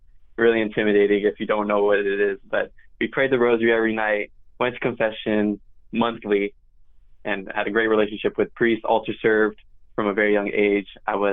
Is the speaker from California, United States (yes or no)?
yes; Monterey Park, California, United States; I was born and raised in Monterey Park, California. It's 20 minutes outside of downtown LA, a little bit past East LA.